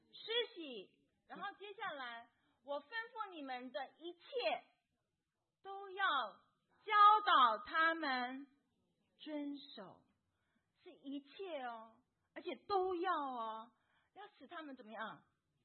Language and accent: Chinese; Henan, China; 我是河南人，那个少林寺是我的老家